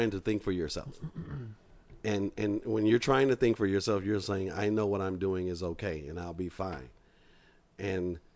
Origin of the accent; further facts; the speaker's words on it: Compton, California, United States; I'm from Compton, California, and our shootings is at least one or two a day.